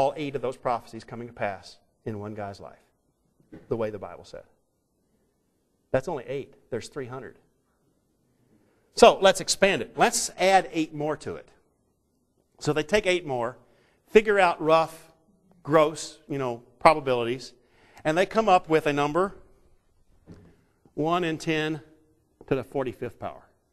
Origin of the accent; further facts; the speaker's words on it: Texas, United States; Now I'm from Texas. Texas is big.